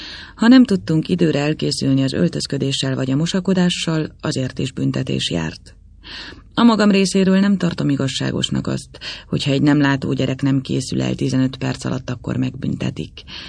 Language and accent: Hungarian; Debrecen, Hajdú-Bihar, Hungary; born there; 26 éves. Debrecenben születtem.